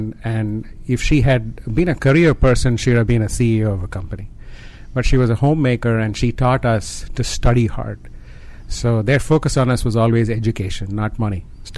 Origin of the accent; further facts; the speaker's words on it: India; English is a second language; moved away; I came to this country with two crisp $20 bills in my pocket. And I remember that because when I was growing up in India, you never had crisp currency bills.